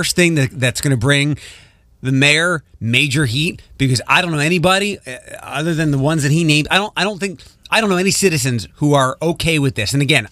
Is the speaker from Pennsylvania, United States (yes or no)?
yes; Philadelphia, Pennsylvania, United States; I'm from Philly.